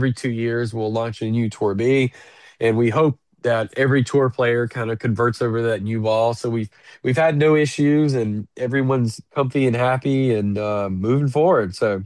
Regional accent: Florida, United States; He's going to Florida State. That's where I grew up in the Panhandle.

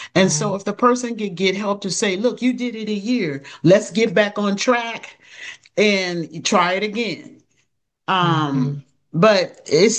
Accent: Maryland, United States; So if you're licensed in Maryland, Maryland is my home state.

